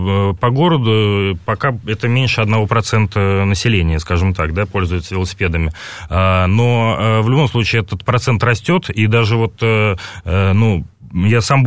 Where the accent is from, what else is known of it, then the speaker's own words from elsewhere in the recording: Moscow, Russia; я в москвич